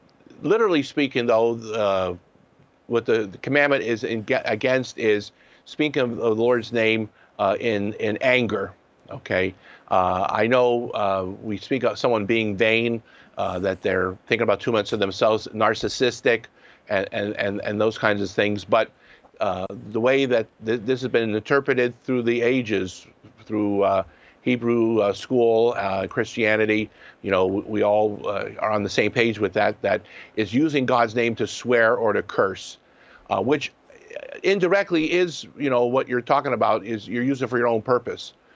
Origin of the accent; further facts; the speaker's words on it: Erie, Pennsylvania, United States; now in Emmitsburg, United States; But I'm still priest of the Diocese of Harrisburg, originally from Erie, Pennsylvania. So I covered quite a few bases there.